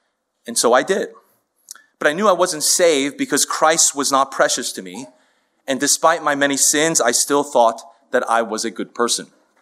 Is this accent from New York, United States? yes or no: yes; Queens, New York, United States; I grew up right here in Queens in a family that was nominally Buddhist and emphasized hard work and good behavior.